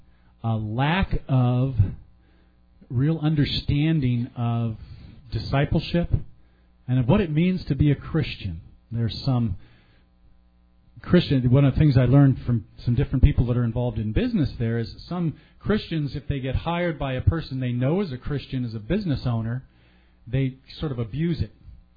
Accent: United States; I said, of course, I am from America, so I will have certain cultural things that are a part of me.

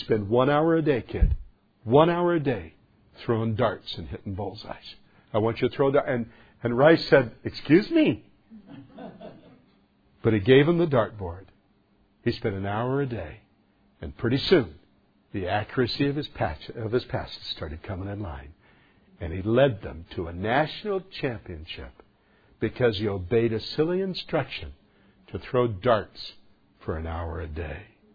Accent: United States; Somebody say it with me. I am an American.

